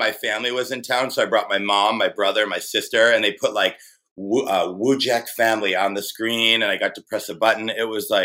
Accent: Michigan, United States; like growing up in Michigan, Wheel of Fortune was really big.

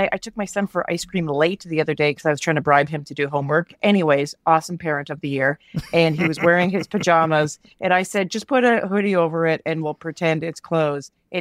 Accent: Canada; Now, as a Canadian, wait a second, is it an American state or American city?

